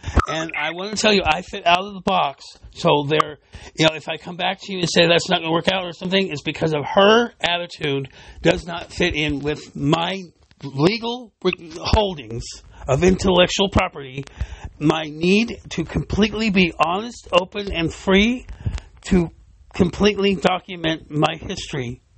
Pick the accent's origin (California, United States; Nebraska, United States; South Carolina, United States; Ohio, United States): California, United States; San Bernardino; I was born and raised here in San Bernardino.